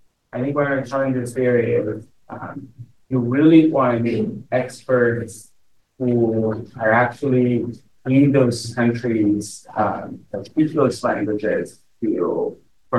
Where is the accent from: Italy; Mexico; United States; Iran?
Italy; English is a second language; I'm originally from Italy.